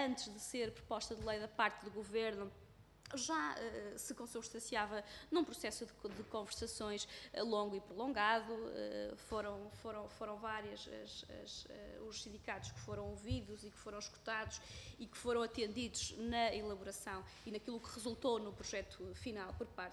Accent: Norte, Portugal; Sou do distrito de Bragança, conheço bem a realidade

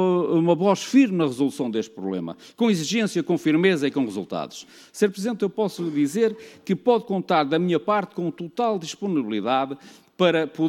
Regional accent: Baião, Norte, Portugal; eu sou de Baião, conheço bem o concelho, conheço bem a região

